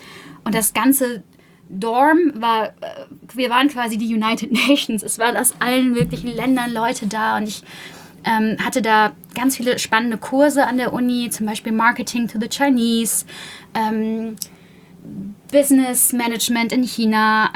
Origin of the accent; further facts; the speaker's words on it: Buxtehude, Lower Saxony, Germany; ich komme ja aus Buxtehude, eine Dreiviertelstunde vor den Toren Hamburgs, so am alten Land gelegen.